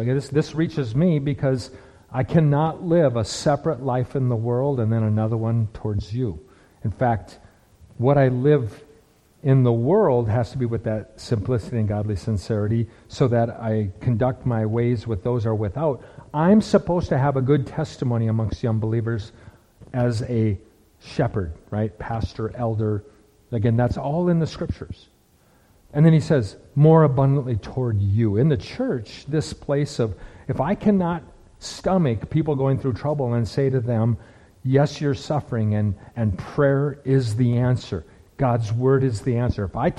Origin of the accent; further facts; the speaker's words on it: Minnesota, United States; What do I care about Iowa? I grew up in Minnesota. We made Iowa jokes.